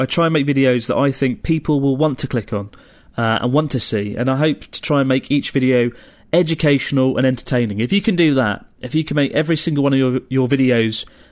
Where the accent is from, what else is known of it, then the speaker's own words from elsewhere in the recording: Montreal, Quebec, Canada; I'm 21 years old, and I'm from Montreal, Canada.